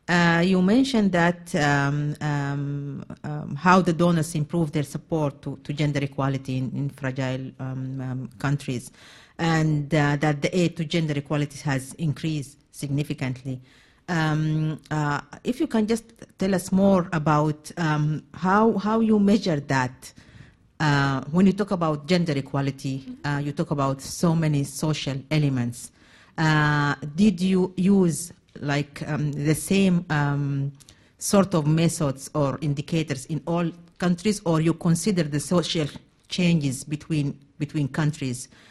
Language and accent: English; Sudan; I'm from Sudan.